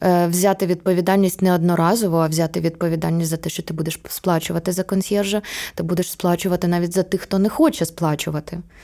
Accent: Kyiv, Ukraine; то я ж сама з Троєщини.

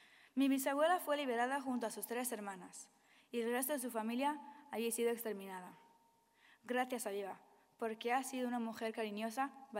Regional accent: Israel; tengo 15 años y soy israelí.

